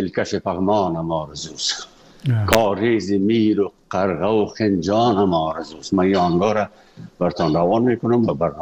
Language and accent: Persian; Afghanistan; moved away; وقتی که من از افغانستان بر آمدم